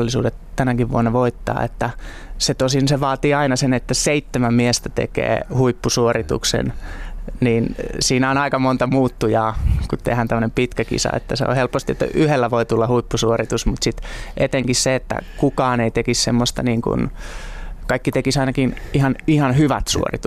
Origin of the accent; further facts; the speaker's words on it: Pirkanmaa, Finland; No mä oon itse Pirkanmaalta kotoisin